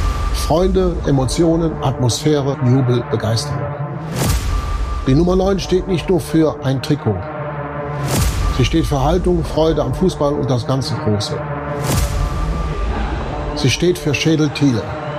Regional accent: Düsseldorf, North Rhine-Westphalia, Germany; In meiner Heimatstadt Düsseldorf.

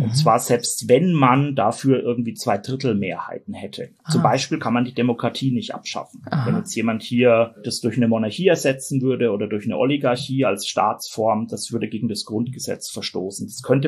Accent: Escherndorf, Bavaria, Germany; Also ich stamme aus Unterfranken. Das ist eine Weinanbauregion. und bin auch Winzersohn tatsächlich. Also ich stamme aus einer Winzerfamilie, aus einem ganz kleinen Ort an der Mainschleife. Mhm. Escherndorf heißt

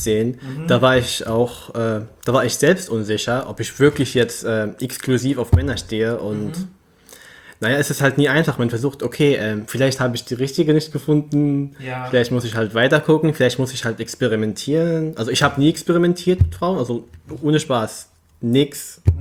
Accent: Berlin, Germany; born there; Also ich bin hier auch geboren in Berlin.

